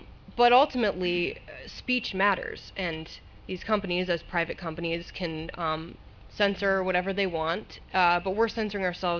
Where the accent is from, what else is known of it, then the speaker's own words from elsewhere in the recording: Boston, Massachusetts, United States; There was a case, actually, I'm from Boston, there was a case in one town over from me in Cambridge